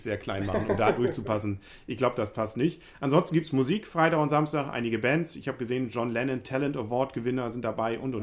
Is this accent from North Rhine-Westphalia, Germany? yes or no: no; Wilhelmshaven, Lower Saxony, Germany; born there; Wilhelmshaven ist meine Geburtsstadt